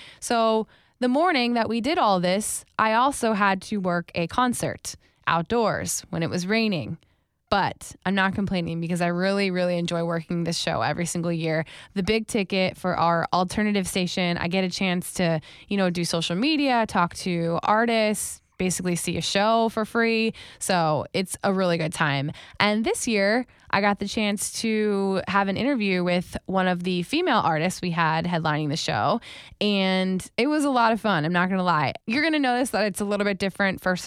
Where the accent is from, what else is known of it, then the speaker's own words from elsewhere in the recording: West Palm Beach, Florida, United States; Yeah, West Palm.